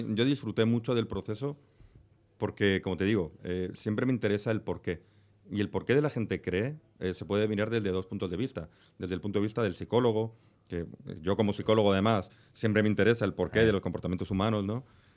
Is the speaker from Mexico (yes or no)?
no; Spain; Y como español me jode un poco.